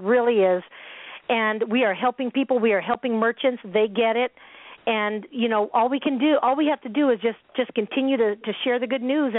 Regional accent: Seattle, Washington, United States; Originally, I'm from Seattle, and so that's why it made sense to start a team up there.

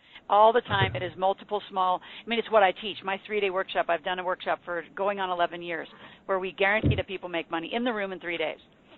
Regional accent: Nebraska, United States; hey, I'm from Nebraska.

